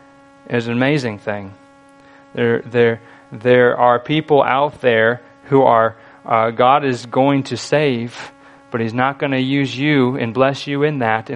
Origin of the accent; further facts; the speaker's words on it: Michigan, United States; I grew up in Michigan.